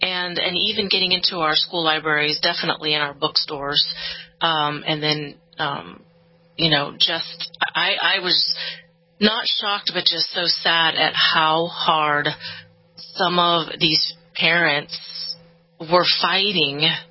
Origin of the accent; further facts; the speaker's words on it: California, United States; now in Texas, United States; we're in Texas now, born and raised in California, and now happy to be in Texas.